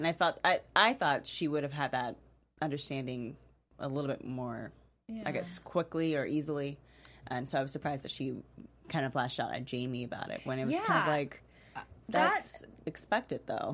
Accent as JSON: {"language": "English", "region": "the South", "country": "United States", "said": "I want to call it moonshine because I'm from the South"}